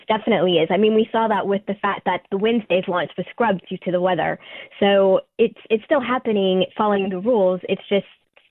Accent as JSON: {"language": "English", "country": "United States", "moved": "as an adult", "lives_now": "United Kingdom", "said": "Obviously, I am American. When I moved here 4 years ago, they let me keep working and doing outreach."}